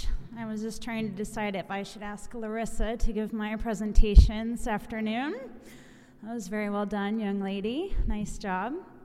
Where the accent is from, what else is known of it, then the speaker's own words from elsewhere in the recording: Carmel, Indiana, United States; now in Westfield, United States; I grew up in Carmel, went to Purdue, came back, and my husband and I bought a house in Westfield